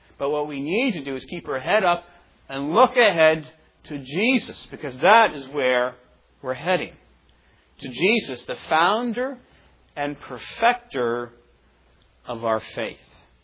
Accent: Nova Scotia, Canada; When I was growing up in Nova Scotia, I was a cross-country ski racer.

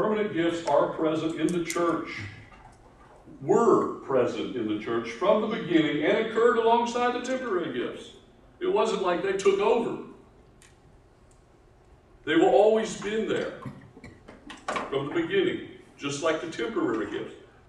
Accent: West Virginia, United States; also born or lived in North Carolina; now in Texas, United States; years before the people in North Carolina thought of me as one of them instead of an outsider, because I came from West Virginia.

